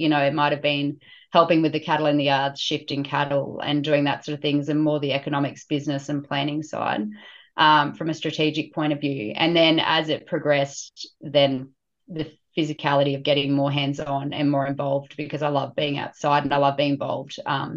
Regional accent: Molong, New South Wales, Australia; No, I grew up in Molong, like central west New South Wales, so down in some coal country, went to school in Orange.

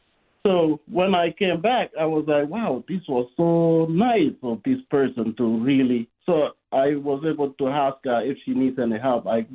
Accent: Rift Valley, Kenya; I'm originally from Kenya.

